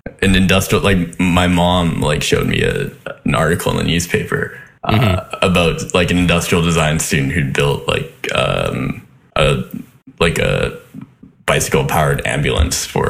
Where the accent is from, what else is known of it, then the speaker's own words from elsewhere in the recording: Vancouver, British Columbia, Canada; No, I'm actually from Vancouver. Vancouver proper. So like Kitsilano. Which is pretty rare, I think.